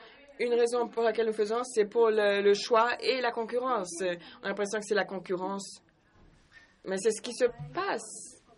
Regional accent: Brazil; Je suis du Brésil, je vais au Brésil et .br est partout.

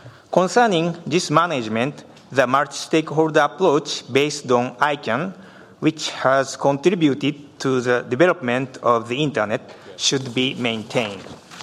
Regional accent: Japan; from Japan.

